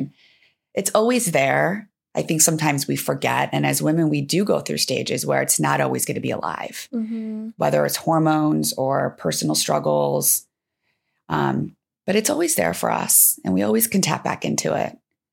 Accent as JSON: {"language": "English", "region": "Midwest", "country": "United States", "tie": "born or raised there", "said": "Man, you know, I grew up in the Midwest."}